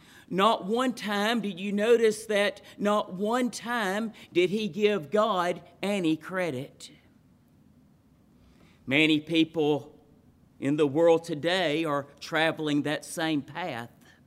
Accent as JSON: {"language": "English", "town": "Montgomery", "region": "Alabama", "country": "United States", "tie": "born or raised there", "said": "Mentioned a while ago that I am from Alabama, born and raised in the particular area is Montgomery. Have lived Tuscaloosa, quite a few places in Alabama."}